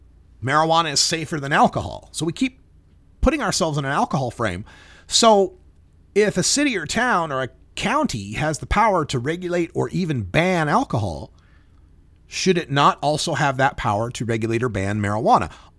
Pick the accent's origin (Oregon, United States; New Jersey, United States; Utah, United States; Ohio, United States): Oregon, United States; I don't like the idea that over 50% of the landmass in my home state has banned pot shops. I go east of the Dalles, there's no place for me to buy weed.